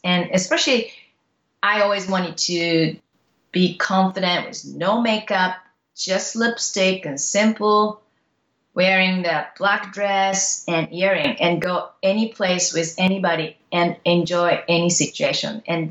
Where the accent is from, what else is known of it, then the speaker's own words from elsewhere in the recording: Japan; English is a second language; also born or lived in Canada; I am originally from Japan and I grown up and educated in Japan and I went to school in Canada. So that's where I learned English.